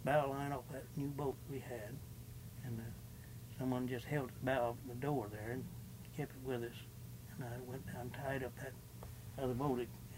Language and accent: English; Moore Haven, Florida, United States; Yeah, I grew up more around Moorhaven, around, well, it was 10 years I was there.